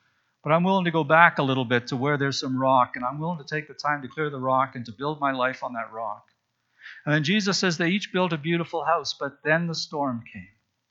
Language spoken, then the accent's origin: English; Canada; Not that I'm not Canadian, just that when we talk about being the holy nation, I don't want to confuse those two things.